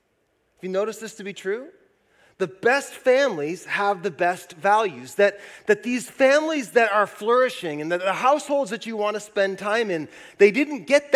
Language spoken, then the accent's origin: English; Marysville, United States; I took a minute to drive down my old family street where I grew up in Marysville